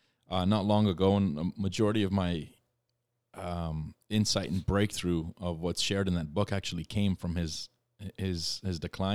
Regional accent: Germany; I was born in Germany and came from Germany.

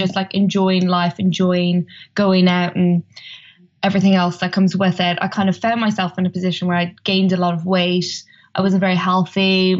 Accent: Dundalk, Leinster, Ireland; moved away as an adult; So I grew up in Dundalk, County Louth. So I'm an Irish lass. And then when I was 18, I moved to Wales to study medical sciences.

